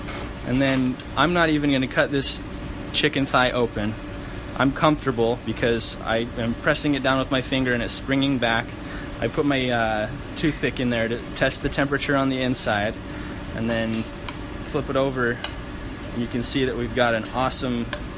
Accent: Utah, United States; now in Indianapolis, United States; I'm from Utah. I had an awesome opportunity to come out here to Indiana. Big family back at home, you know, come from mountains where we can play all day outside.

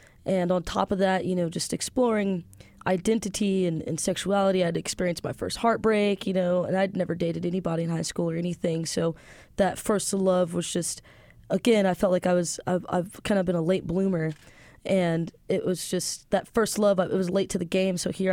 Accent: Indianapolis, Indiana, United States; also born or lived in Avon; I grew up on the west side of Indianapolis and then moved to Avon, I think when I was a freshman in high school, and then graduated from there.

